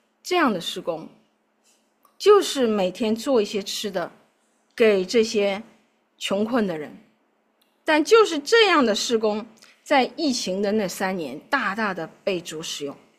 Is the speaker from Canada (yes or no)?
no; China; 直到今天，其实我们这些后世的中国人仍然享受着他们带来的恩惠